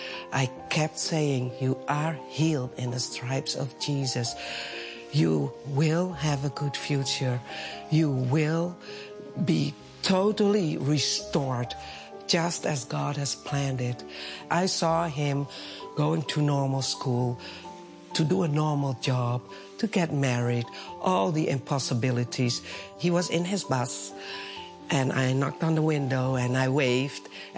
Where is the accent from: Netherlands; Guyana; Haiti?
Netherlands; I'm from Holland.